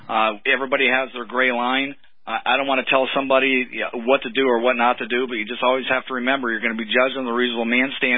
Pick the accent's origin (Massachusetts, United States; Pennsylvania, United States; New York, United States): Pennsylvania, United States; And Stuart, I grew up in Pennsylvania, so I know the difference.